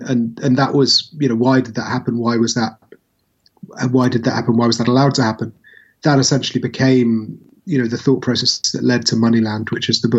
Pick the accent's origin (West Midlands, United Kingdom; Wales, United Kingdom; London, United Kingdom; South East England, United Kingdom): Wales, United Kingdom; I'm from Mid Wales, which is a relatively sparsely populated part of the UK.